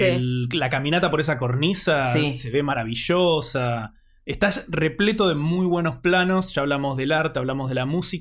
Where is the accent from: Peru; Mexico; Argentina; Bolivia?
Argentina; como argentinos, me parece, no podemos separar eso